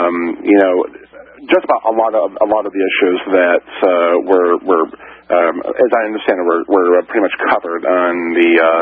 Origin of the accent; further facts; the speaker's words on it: Michigan, United States; this is in my home state in Dearborn